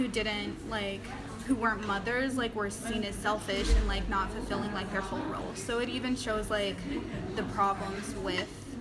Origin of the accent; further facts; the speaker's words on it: United States; I feel like, as an American, just, like, if we had that kind of thing